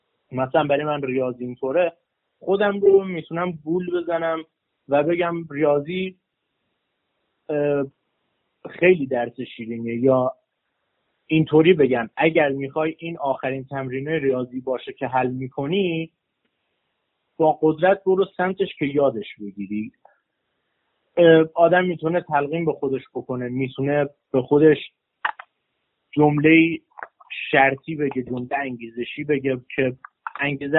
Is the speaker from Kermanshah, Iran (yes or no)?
yes; Kermanshah, Iran; 18 ساله از کرمانشاه هستم.